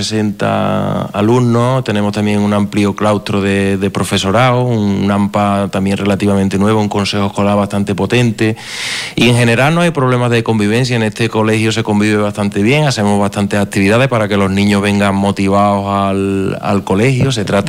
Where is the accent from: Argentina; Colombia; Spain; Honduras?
Spain; Pedrera, Andalusia; Yo soy de Pedrera.